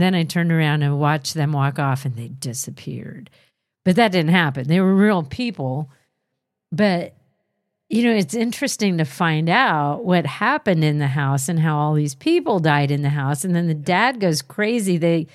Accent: Detroit, Michigan, United States; born or raised there

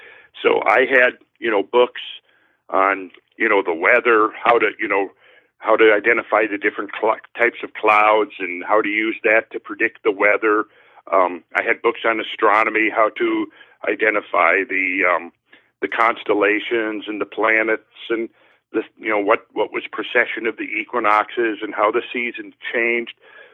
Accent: Minnesota, United States; now in Georgia, United States; I grew up in Minnesota, and we knew how to build basements up there that didn't leak.

